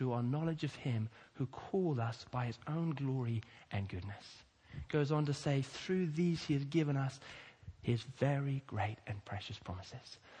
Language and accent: English; Kenya; English is a second language; I grew up in Kenya, and I don't do kind of 5 o'clock times.